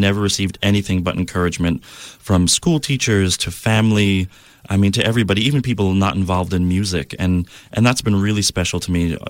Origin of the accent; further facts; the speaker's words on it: New York City, New York, United States; I grew up in New York City, and a lot of people don't really think of it as a tight community or as a nurturing community.